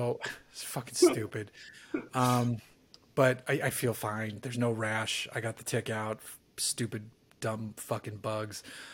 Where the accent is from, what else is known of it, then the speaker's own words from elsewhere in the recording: California, United States; where are you from? And I said, California.